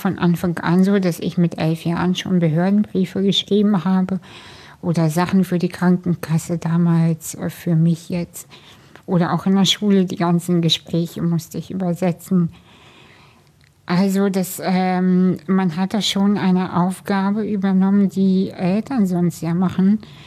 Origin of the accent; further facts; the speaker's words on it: Kazakhstan; now in Germany; ich komme aus einer Arbeiterfamilie, wir sind aus Kasachstan emigriert.